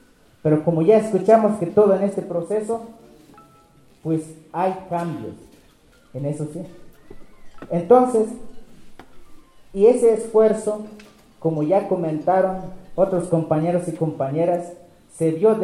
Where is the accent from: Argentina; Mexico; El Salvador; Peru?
Mexico; Oventic, Chiapas; vengo del Caracol 2 de Oventic, zona altos de Chiapas